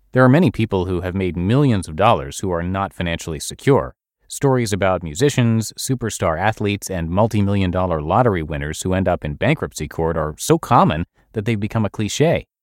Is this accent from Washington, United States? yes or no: yes; Seattle, Washington, United States; the median price in my hometown, Seattle, is pushing $425,000